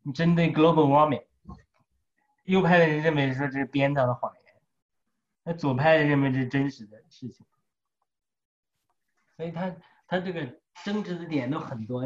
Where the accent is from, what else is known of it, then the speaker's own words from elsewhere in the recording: China; 我都凭着我中国人、中国大陆人这个文化